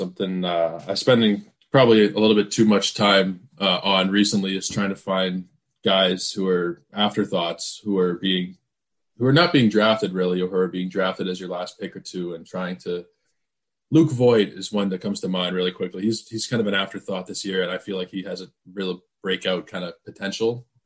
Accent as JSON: {"language": "English", "country": "Canada", "said": "I appreciate the Eric Bedard reference being Canadian."}